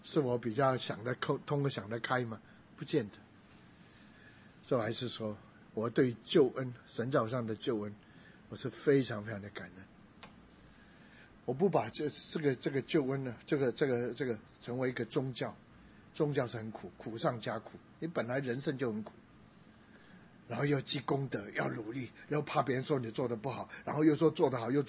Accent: Guangdong, China; 当然我本身是广东人啊，这没有错，在餐馆比较容易一点，不过其实也很难，因为他们广东人都讲台山话，跟我们广州话是不一样，我听不懂他讲什么。

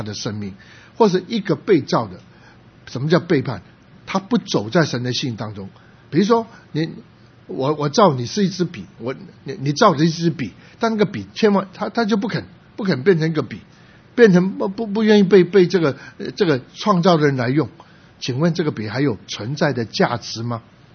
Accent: Guangdong, China; 我们是广东人，我们这老广是最麻烦，什么都吃

